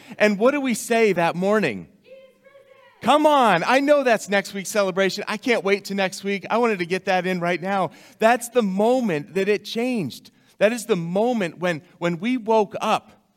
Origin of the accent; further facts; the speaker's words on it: Massachusetts, United States; And I grew up in Massachusetts. I grew up knowing what a nor'easter was.